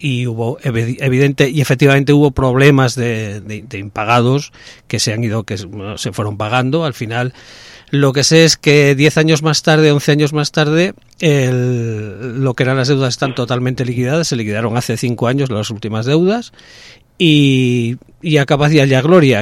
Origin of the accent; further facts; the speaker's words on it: León, Castile and León, Spain; yo soy de Castilla y León, también soy de León